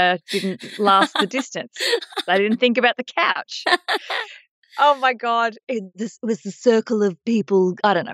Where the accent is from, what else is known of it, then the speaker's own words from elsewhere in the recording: Australia; I used to write for a lot of you might hear my accent. I'm an Australian.